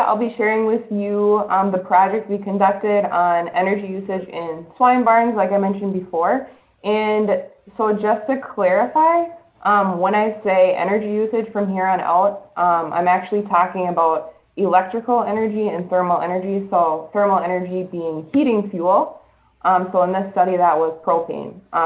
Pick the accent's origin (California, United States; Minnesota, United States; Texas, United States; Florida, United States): Minnesota, United States; Bemidji; So I'm from Bemidji, Minnesota, and I went to the University of Minnesota Morris, which is located in Morris, Minnesota, and I got my bachelor's degree there.